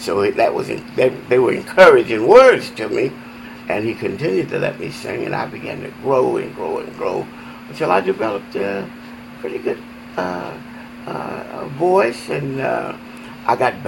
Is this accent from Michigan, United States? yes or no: no; Georgia, United States; Georgia is the main thing. We come from Georgia.